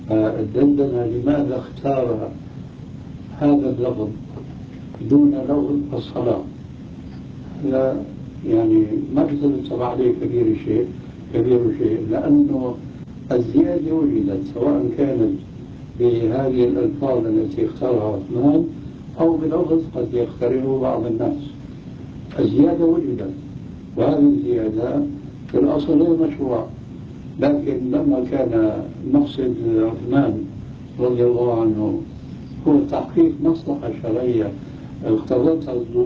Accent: Damascus, Damascus Governorate, Syria; وأنا قلت لما أخيرت المسألة عندنا في دمشق الشام

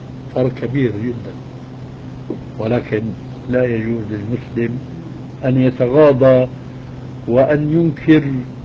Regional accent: Damascus, Damascus Governorate, Syria; moved away; also born or lived in Albania; الذي هاجر بنا من ألبانيا إلى سوريا إلى دمشق قبل أن يستشري الحكم الإلحادي

